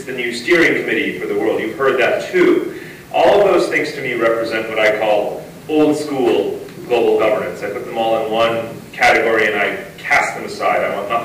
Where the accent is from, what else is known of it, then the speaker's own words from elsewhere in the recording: New York, United States; And being a New Yorker, I see this all the time because of our mayor, Michael Bloomberg